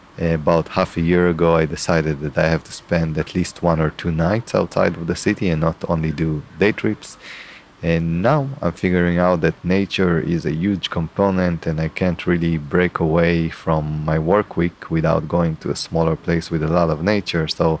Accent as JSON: {"language": "English", "country": "Israel", "second_language": "English", "said": "So I have to say that I'm from Israel, and our hotspot of Israel and Palestine is one of the most biggest hotspots there are in the world."}